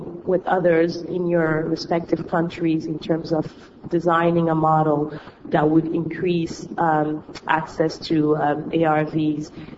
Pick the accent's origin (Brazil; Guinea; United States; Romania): Guinea; and I'm from Guinea.